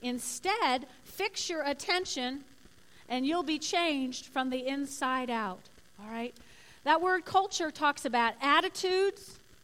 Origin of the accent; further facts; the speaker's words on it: New Jersey, United States; also born or lived in Brooklyn, New York / Tulsa, Oklahoma; because I was born in Brooklyn, raised in North Jersey, and then I went to Tulsa.